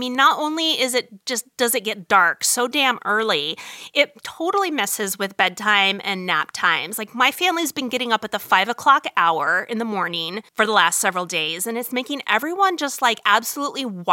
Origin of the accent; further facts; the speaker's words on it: Arizona, United States; I grew up in Arizona, where I never had to endure this crap, and I moved here